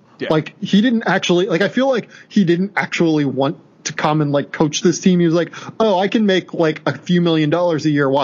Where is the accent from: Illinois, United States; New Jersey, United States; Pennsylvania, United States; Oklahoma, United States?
Pennsylvania, United States; Pittsburgh; Yeah, well, first and foremost, I'm from Pittsburgh.